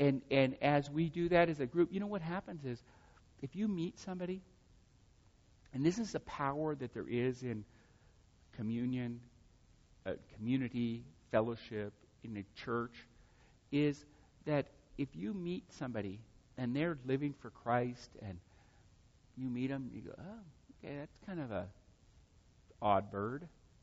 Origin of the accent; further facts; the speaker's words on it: United States; Look, I'm happy I'm an American